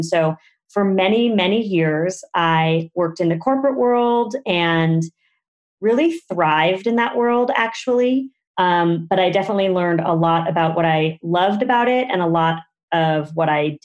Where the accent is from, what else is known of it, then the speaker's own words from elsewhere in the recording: Los Angeles, California, United States; But when I was growing up in Echo Park, it was kind of looked down on by the rest of Los Angeles. It's a very eclectic, ethnically diverse neighborhood. It's filled with hills that are also filled with coyotes and lots of wildlife.